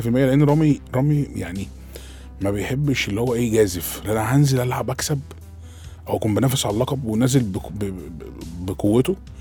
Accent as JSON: {"language": "Arabic", "country": "Egypt", "said": "والله احنا عندنا في مصر خامات كتير قويه ما شاء الله."}